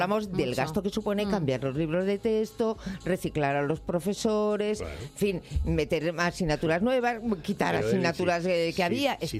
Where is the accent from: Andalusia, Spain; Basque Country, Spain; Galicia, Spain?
Basque Country, Spain; Yo soy vasca